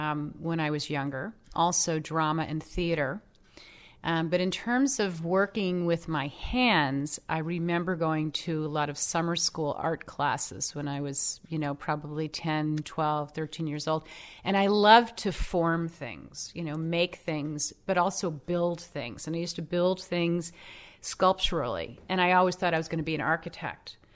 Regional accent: Buffalo, New York, United States; Although, ironically, I grew up in Buffalo, and you can actually find beach glass on Lake Erie.

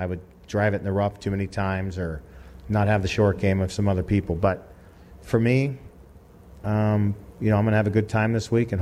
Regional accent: Seattle, Washington, United States; So what I like is I grew up in Seattle, so I have a feeling this is going to be a lot like playing in Seattle.

